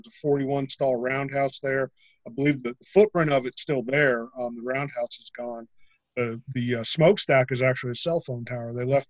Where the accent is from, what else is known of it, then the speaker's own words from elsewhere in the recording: Carbondale, Pennsylvania, United States; I grew up along what was the Penn Division. I was born and raised in Carbondale, Pennsylvania.